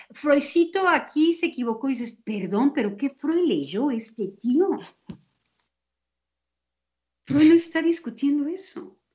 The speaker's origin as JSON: {"language": "Spanish", "country": "Mexico", "said": "Porque entonces yo me dije, ¿por qué en mi país? ¿Por qué en México?"}